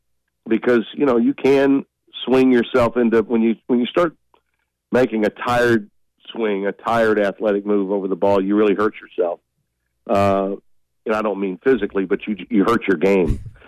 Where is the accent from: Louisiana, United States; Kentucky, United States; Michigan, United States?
Louisiana, United States; Shreveport; Now, I live on a golf course in Shreveport, my hometown, and it was never closed.